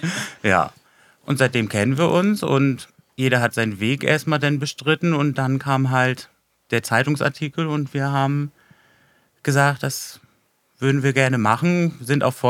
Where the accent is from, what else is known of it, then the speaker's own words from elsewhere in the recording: Güstrow, Mecklenburg-Vorpommern, Germany; Genau, also aufgewachsen, anfangs in Güstrow und dann nachher aufs Dorf gezogen mit der Familie. Ja, also bis zweiten Klasse war ich hier